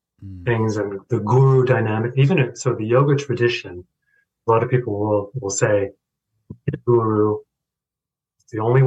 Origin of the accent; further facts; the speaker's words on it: Boulder, Colorado, United States; growing up in Boulder and seeing the whole rolling out of the carpet for Chögyam Trungpa.